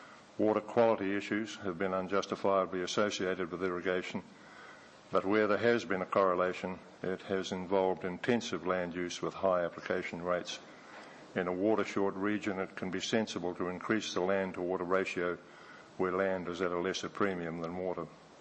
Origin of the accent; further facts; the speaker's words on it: Maniototo, Otago, New Zealand; I'm a farmer from Maniototo